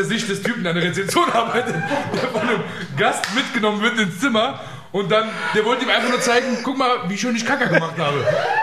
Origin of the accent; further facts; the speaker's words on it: Mörfelden-Walldorf, Hesse, Germany; Guck mal, meine Heimat ist eigentlich Mörfelden-Walldorf. Da bin ich aufgewachsen